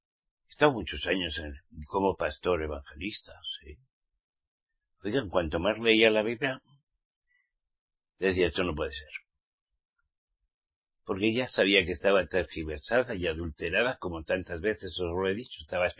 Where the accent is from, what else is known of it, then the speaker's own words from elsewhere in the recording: Basque Country, Spain; born there; Yo también fui católico, apostólico. Y romano, eso decían, aunque yo no nací en Roma. No. En el País Vasco. España.